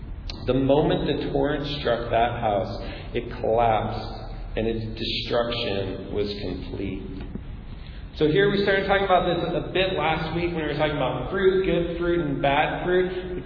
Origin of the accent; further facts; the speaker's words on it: Deerfield, United States; Did I know that you were in Deerfield for a while? I don't even know. That's my hometown.